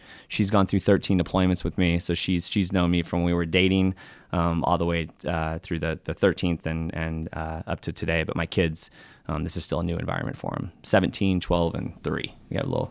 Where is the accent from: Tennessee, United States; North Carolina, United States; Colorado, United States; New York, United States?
Tennessee, United States; Knoxville; also born or lived in Vienna, Austria; I grew up in East Tennessee, Knoxville, Tennessee, and my dad's a nuclear physicist, so we moved a lot, but I was also spent some time in Vienna, Austria, so back and forth there.